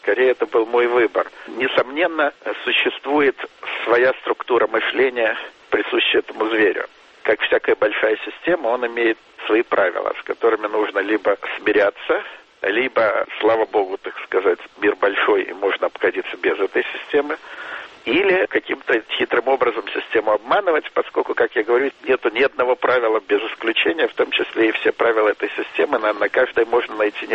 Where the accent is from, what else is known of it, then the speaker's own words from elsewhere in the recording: Russia; now in Israel; я из Израиля впервые видимый в Голливуде русский мигрант, значит, еврей из России, успешный в Израиле